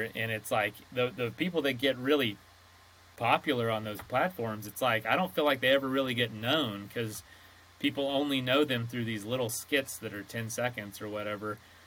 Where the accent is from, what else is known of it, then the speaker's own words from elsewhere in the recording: Florida, United States; I grew up in Central Florida, and yeah, just kind of grew up in the orange groves